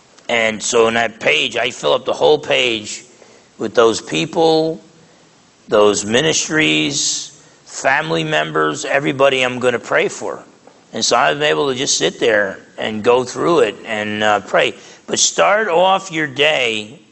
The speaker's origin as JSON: {"language": "English", "region": "New Jersey", "country": "United States", "tie": "born or raised there", "said": "I grew up in Essex County, New Jersey, so I played the fool, and we did a lot of stealing back then."}